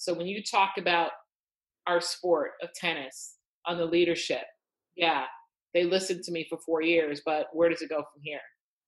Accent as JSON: {"language": "English", "town": "Chicago", "region": "Illinois", "country": "United States", "tie": "born or raised there", "said": "I grew up in Chicago. I think I was protected from those incidents if and when they happened by my parents."}